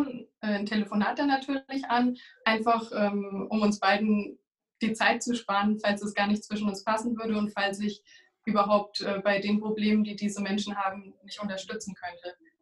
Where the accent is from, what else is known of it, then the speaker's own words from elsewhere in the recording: Bad Kissingen, Bavaria, Germany; in die Nähe von Bad Kissing, wo ich herkomme, Nürnberger Gegend